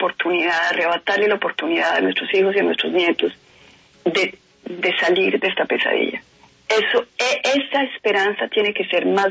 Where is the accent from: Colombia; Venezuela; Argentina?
Colombia